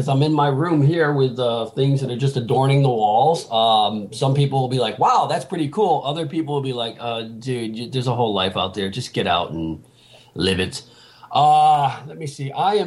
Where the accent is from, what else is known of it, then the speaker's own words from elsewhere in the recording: Springfield, Massachusetts, United States; I met him years ago. I'm from Springfield, Massachusetts, and he would come to the Berkshires Williamstown, the Williamstown Film Festival.